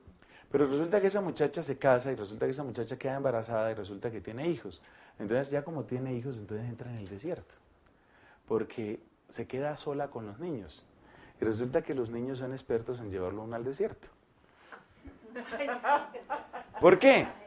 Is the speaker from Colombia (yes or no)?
yes; Colombia; Más o menos como somos los colombianos